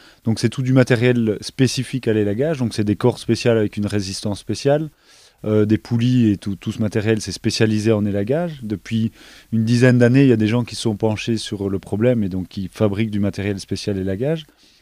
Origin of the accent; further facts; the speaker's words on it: Belgium; Je suis belge. Il n'y avait pas d'école en Belgique